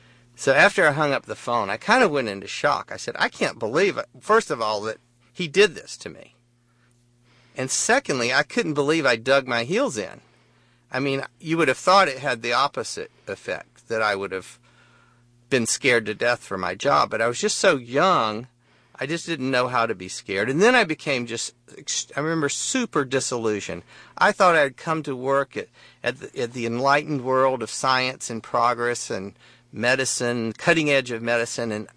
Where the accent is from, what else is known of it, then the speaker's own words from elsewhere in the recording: the South, United States; I said, you know, I grew up in the South, and I learned my manners from my mom and my dad